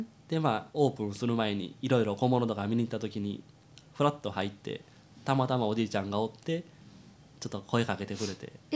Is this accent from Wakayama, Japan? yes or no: yes; Wakayama, Japan; 和歌山市出身ですけども、広島にこう初めての就職で行きました。